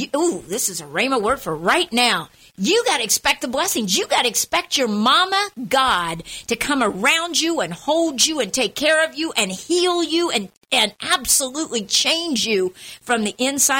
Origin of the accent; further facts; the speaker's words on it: Guatemala; I grew up in Guatemala as a missionary's kid, and we had spiders everywhere.